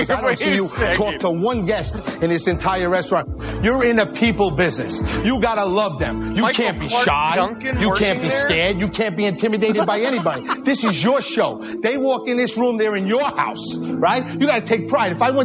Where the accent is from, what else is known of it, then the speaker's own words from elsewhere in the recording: New York, United States; I come from New York.